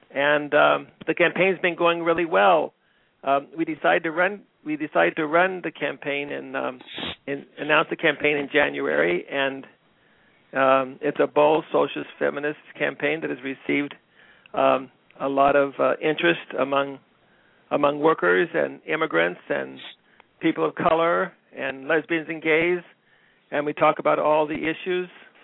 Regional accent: West Coast, United States; now in New York City, United States; Well, I live in New York City. I've lived there for 28 years. I grew up on the West Coast.

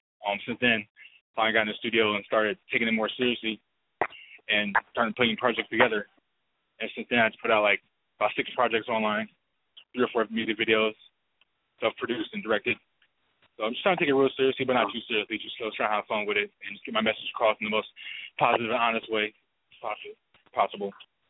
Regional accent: Dayton, Ohio, United States; I can't forget my hometown, 937, Troutwood, Dayton, Ohio.

